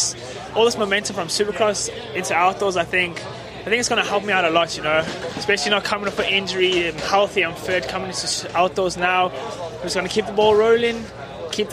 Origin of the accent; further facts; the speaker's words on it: South Africa; Yeah, so I'm from South Africa, and very far away across the country.